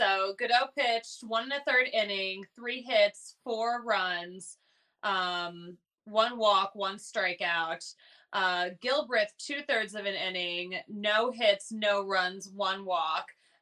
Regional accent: Philadelphia, Pennsylvania, United States; I mean, I'm from Philly, so I know how loud Philly people are. They could project their voices.

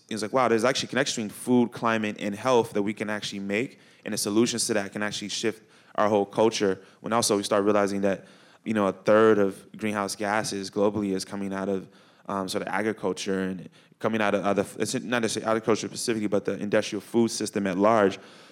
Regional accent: Chicago, Illinois, United States; Yeah, well, I mean, I grew up in Chicago.

